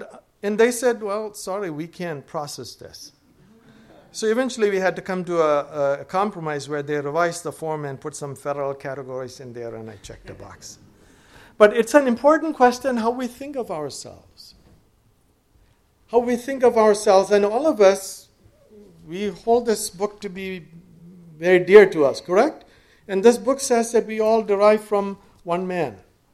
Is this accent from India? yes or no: yes; India; born there; I was born in India.